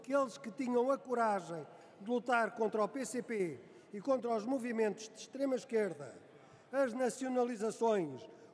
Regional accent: Portugal; Estou certo, como português, patriota e como militar de Abril

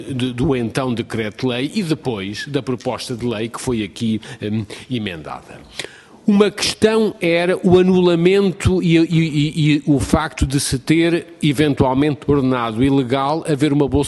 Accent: Portugal

